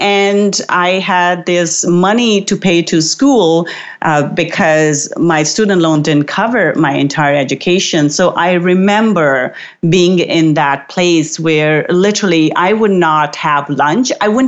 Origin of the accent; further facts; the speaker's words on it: India; now in Canada; I remember when I was a new immigrant to Canada. I moved here with my family from India.